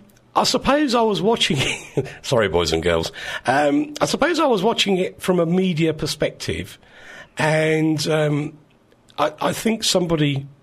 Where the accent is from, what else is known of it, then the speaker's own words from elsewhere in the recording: East of England, United Kingdom; I'm actually originally from Bedfordshire.